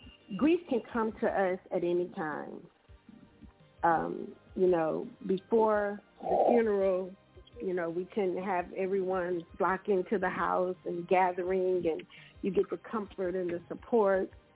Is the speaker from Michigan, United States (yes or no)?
yes; Saginaw, Michigan, United States; I grew up inner city in Saginaw, Michigan.